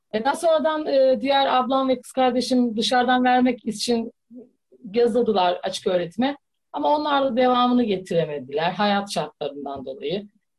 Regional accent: Istanbul, Turkey; 1982 doğumluyum. İstanbul'da doğdum. Doğuma 30, 29 yaşına kadar aynı mahallede kaldım. Orada büyüdüm. 5 çocuklu bir ailenin 3. çocuğuydum.

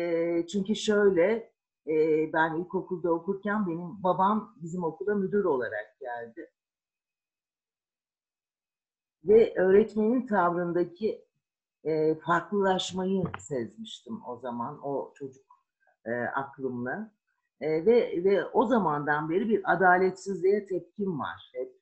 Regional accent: Ankara, Turkey; Ya hep Ankara'da yaşadım yani. Tam bir apartman çocuğuyum ben. Maltepe'de çocukluğum geçti. Gençliğim Emek. Ondan sonraki tüm yaşamımda Çayyolu.

